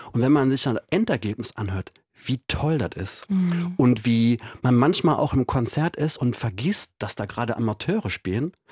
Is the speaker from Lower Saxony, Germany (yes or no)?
no; Saarland, Germany; da wo ich herkomme. Ich komme aus dem Saarland